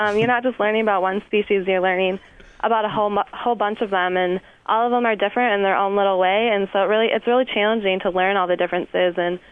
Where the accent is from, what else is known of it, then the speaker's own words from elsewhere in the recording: Escanaba, Michigan, United States; I'm from Escanaba, which is in the UP.